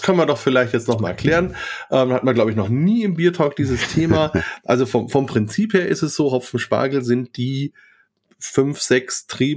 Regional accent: Bavaria, Germany; Und ich jetzt hier als Franke bin natürlich mit unserem fränkischen Spargel als unser weißes Gold aufgewachsen.

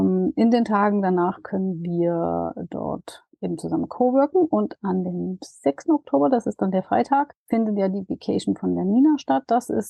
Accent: Dresden, Saxony, Germany; auf das Event in Dresden endlich jetzt hier in meiner Heimat auf dem Campingplatz

